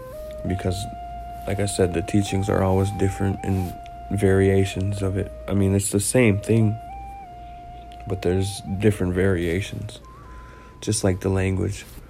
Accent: Leech Lake Reservation, Minnesota, United States; I am Bear Clan, and I am from the Leech Lake Reservation, sharing with you the rich history, teachings, traditions, and stories of the Ojibwe people

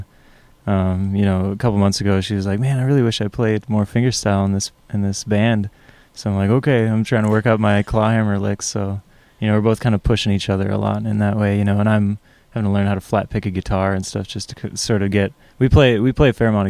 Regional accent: Farmington, Minnesota, United States; I grew up in Farmington.

